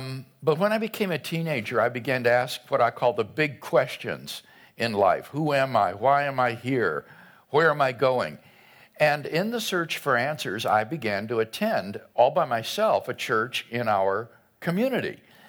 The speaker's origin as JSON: {"language": "English", "country": "United States", "said": "Well, we're Americans. Jan and I are here on a three-week speaking trip to various universities in four cities of Australia."}